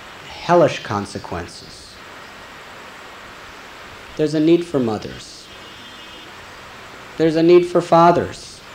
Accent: United States; I was born and raised in America. Now I'm 42 years old.

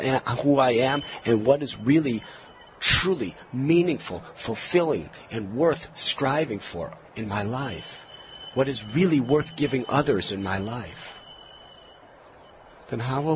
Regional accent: United States; In my own life, I'm from America. My parents and grandparents, they performed religious activities. And I went along with them.

